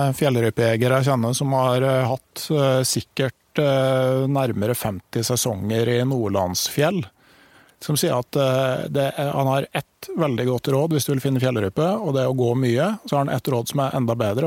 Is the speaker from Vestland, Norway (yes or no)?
no; Gausdal, Innlandet, Norway; der jeg kommer fra I Gausdal.